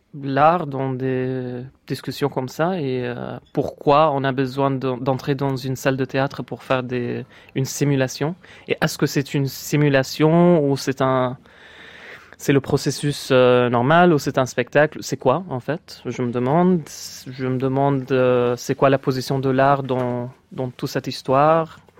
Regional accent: Egypt; j'étais en costume traditionnel égyptien que je porte normalement chez moi en Égypte.

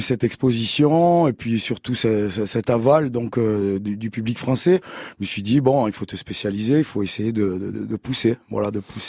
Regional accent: Guadeloupe; je vous ai dit que je suis guadeloupéen. Et en fait, ce que j'ai appris en partant chez moi en Guadeloupe

